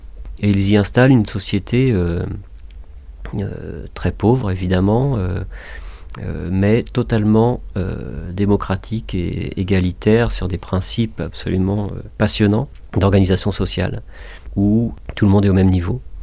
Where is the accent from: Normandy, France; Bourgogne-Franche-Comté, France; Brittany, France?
Normandy, France; Moi, je viens de Normandie, même si voilà, j'ai des origines très diverses, espagnol entre autres, mais aussi belge, un tout petit peu de belge